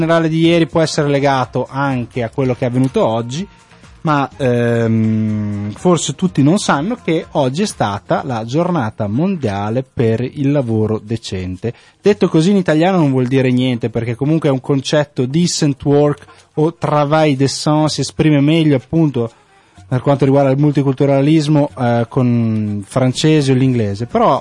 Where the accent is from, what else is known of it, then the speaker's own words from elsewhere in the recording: Emilia-Romagna, Italy; now in Brussels, Belgium; io vengo dall'Emilia Romagna